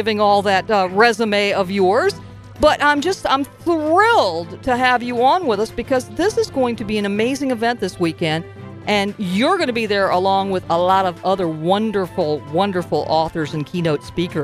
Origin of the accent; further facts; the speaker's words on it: Virginia, United States; Because I grew up in Virginia.